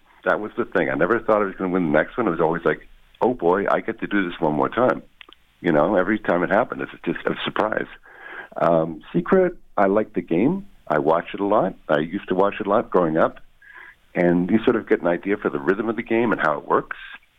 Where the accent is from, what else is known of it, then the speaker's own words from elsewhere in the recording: Canada; I guess because I'm Canadian, they were talking about